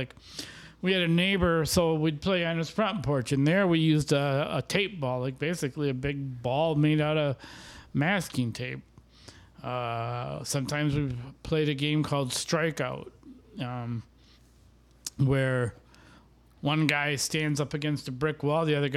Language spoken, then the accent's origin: English; Fond du Lac, Wisconsin, United States; at least where I grew up in Fond du Lac